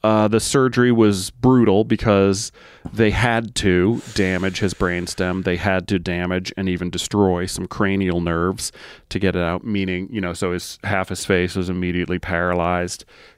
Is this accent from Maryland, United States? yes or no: no; Massachusetts, United States; So I, although I grew up in Massachusetts, I wasn't living there when I met my wife.